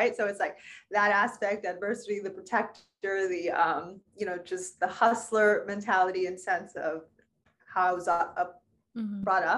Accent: New York, United States; being a New Yorker, it doesn't faze you.

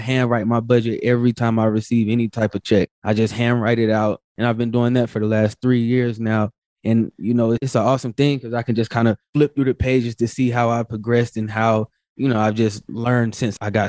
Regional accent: the South, United States; I would hear like, man, I'm from the South.

